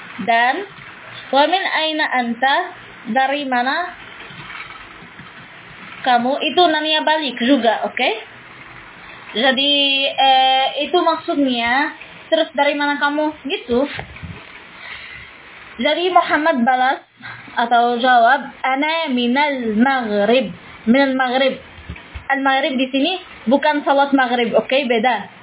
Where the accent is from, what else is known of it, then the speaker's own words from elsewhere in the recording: Morocco; Indonesian is a second language; Ana minal maghrib itu artinya saya dari Maroko.